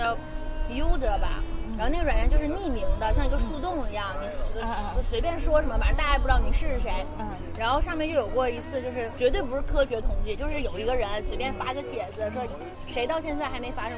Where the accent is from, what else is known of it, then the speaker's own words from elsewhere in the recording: northern China, China; 我是中国人，一个亚洲女孩，又是一个北方家庭长出来的，都是很传统的。